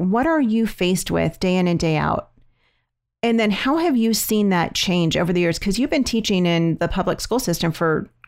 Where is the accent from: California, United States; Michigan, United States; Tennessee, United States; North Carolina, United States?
California, United States; You know, I hear we're from California, just like you, which is how we know you.